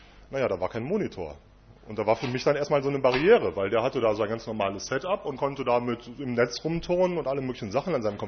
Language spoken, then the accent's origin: German; Cologne, North Rhine-Westphalia, Germany; Ich komme, wie gesagt, aus Köln, also ich weiß, was Schmerzen bedeuten.